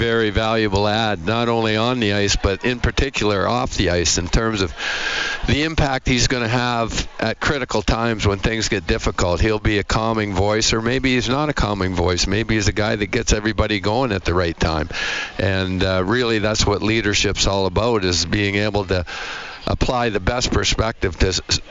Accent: London, Ontario, Canada; Drew Doughty's from London, Ontario. That's my hometown.

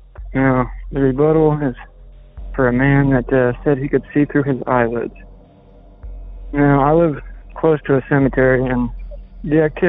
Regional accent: Flat Rock, Indiana, United States; This takes place in 2006, in my hometown, Flat Rock, where I currently reside.

